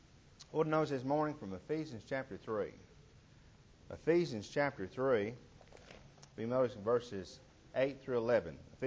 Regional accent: Ashland City, Tennessee, United States; I am from Ashland City most of all my life. I've moved around, of course, for different reasons. Worked with congregations in different parts of the country. I'm home now to stay.

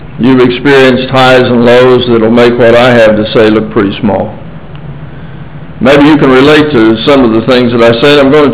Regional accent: Ohio, United States; I grew up in southern Ohio, in hill country.

